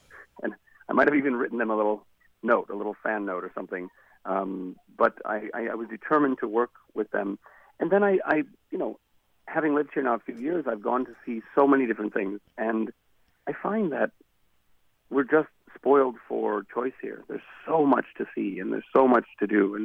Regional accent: Chicago, Illinois, United States; born there; also born or lived in Los Angeles / Milwaukee / Arizona; I was born in Chicago, and I've lived in Los Angeles, and I've lived overseas in various places, and I lived in Milwaukee, and I've lived in Arizona.

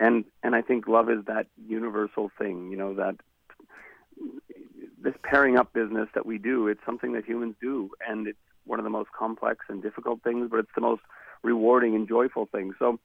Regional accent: Chicago, Illinois, United States; born there; also born or lived in Los Angeles / Milwaukee / Arizona; I was born in Chicago, and I've lived in Los Angeles, and I've lived overseas in various places, and I lived in Milwaukee, and I've lived in Arizona.

